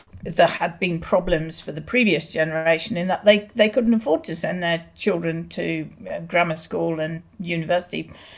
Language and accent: English; Birmingham, West Midlands, United Kingdom; I'm very proud of being a Brummie. I always was very conscious of that.